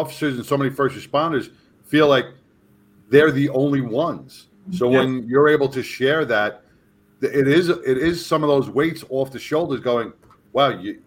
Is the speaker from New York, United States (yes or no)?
yes; New York, United States; You know, Sam, we're in Texas, but you were from, Virginia. I was from New York.